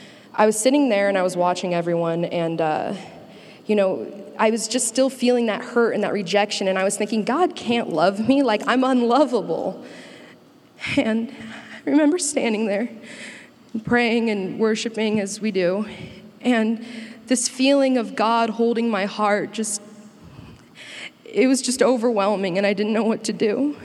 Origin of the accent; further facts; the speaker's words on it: Olathe, Kansas, United States; I'm from Olathe, Kansas, and my story actually starts before I was even born.